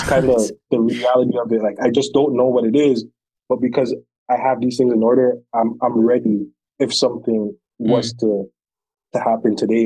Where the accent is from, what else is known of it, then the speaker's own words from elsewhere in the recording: Brampton, Ontario, Canada; also born or lived in Scarborough; I was born in Scarborough. Scarborough got really bad. My parents, thankfully, in 2000, I believe, my parents moved to Brampton, and I was in Brampton from a very long time until when I moved out of Brampton to go back to Scarborough.